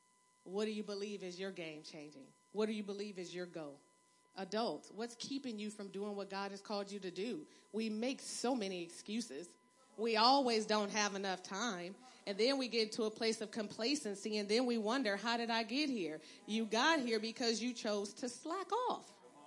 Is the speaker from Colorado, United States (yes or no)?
no; Compton, California, United States; I'm from Compton. Y'all don't even know.